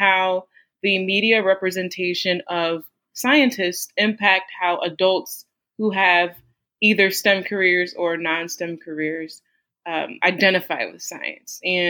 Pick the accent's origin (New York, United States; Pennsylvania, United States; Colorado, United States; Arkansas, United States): New York, United States; Buffalo; I am from Buffalo, New York, which is all the way at the top of the U.S. near Canada.